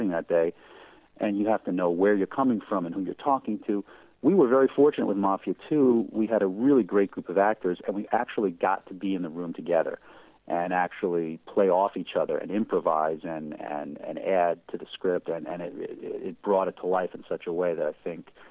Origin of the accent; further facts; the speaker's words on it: New York City, New York, United States; This all started in New York. I grew up in New York, and after college, I came back to the city